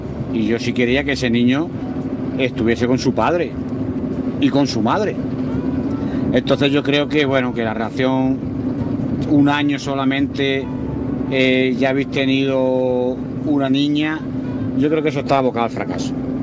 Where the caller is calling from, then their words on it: Jaén, Andalusia, Spain; corresponsal de Jaén.